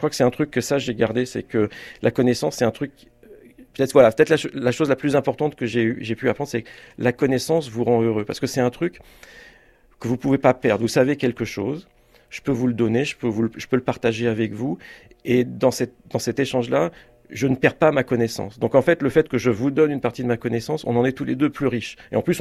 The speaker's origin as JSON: {"language": "French", "town": "Choisy-le-Roi", "region": "Île-de-France", "country": "France", "tie": "born or raised there", "also_born_or_lived": "Sucy-en-Brie, France", "said": "J'ai grandi à Choisy-le-Roi jusque vers 12-13 ans. Et ensuite, mes parents ont déménagé du côté de Sucy-en-Brie, donc c'est le bout du RER A."}